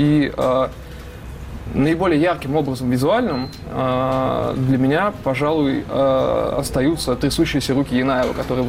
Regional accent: Siberia, Russia; Да, я тоже из Сибири.

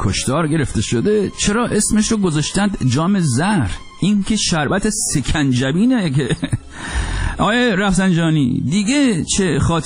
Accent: Iran; moved away; منم تا وقتی مهاجرت نکرده بودم و از ایران خارج نشده بودم،

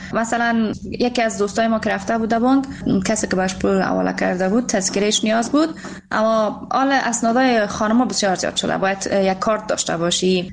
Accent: Afghanistan; افتخار میکنم واقعاً که من یک افغان هستم

